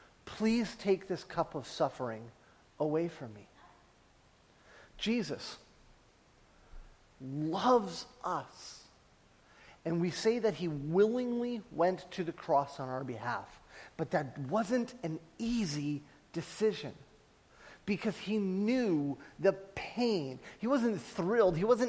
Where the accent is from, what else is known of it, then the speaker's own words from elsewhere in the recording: Vernon, British Columbia, Canada; I had been a lead pastor in Saskatchewan. I left that and I went back to my hometown in Vernon and was trying to just find a job